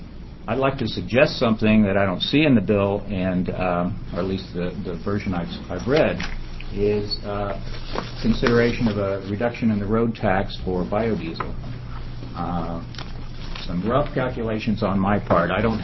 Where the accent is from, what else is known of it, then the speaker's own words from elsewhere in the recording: Jacksonville, Florida, United States; I'm from Jacksonville, and I'm president of Sun Biofuels.